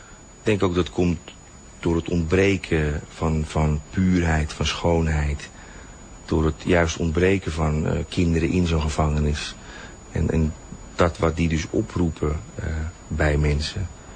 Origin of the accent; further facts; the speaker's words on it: Haarlem, North Holland, Netherlands; born there; We hebben het gedaan in Haarlem, in mijn geboortestad.